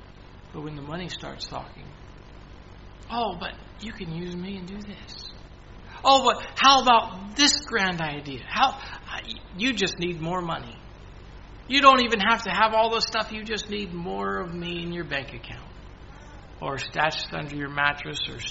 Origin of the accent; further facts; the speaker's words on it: Canada; growing up in Canada and having most of our family in the States, we watched the dollar exchange all the time.